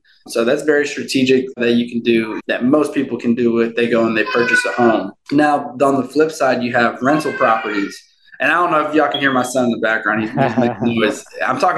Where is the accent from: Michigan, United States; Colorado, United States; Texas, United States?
Texas, United States; Houston; born and raised in Houston, Texas.